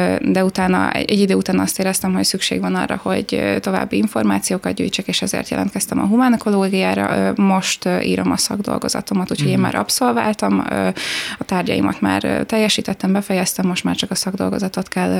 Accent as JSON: {"language": "Hungarian", "town": "Szilasliget", "region": "Pest", "country": "Hungary", "tie": "born or raised there", "also_born_or_lived": "Balaton", "said": "de valójában Gödöllő mellett nőttem fel egy Szilasliget nevű kis településen, úgyhogy csak a fél életemet töltöttem a Balatonon."}